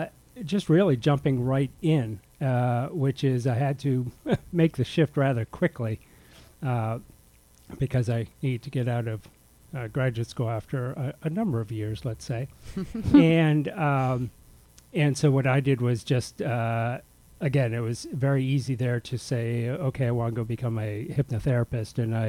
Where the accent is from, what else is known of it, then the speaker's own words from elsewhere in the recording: New England, United States; also born or lived in New Jersey / New York City / San Francisco Bay Area; I am East Coast. I grew up in New England, went to high school and college in Jersey, and then went, I was, in the city, New York City, for a couple of years